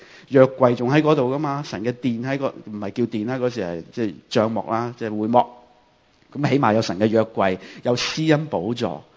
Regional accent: China; 呢個根正苗紅，我哋中國人話係咪根正苗紅嘅人嚟到做祭司

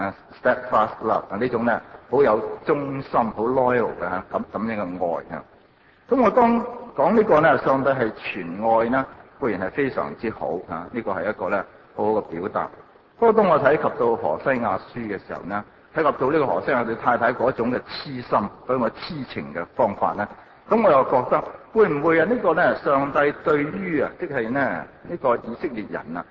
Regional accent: China; 究竟是不是可以用回我們中國人自己的架構來到去表達呢？

